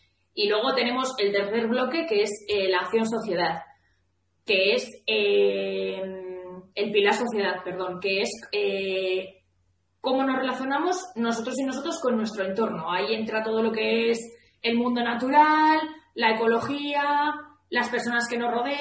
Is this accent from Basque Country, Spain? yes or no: yes; Vitoria, Basque Country, Spain; soy de Vitoria, tengo 30 años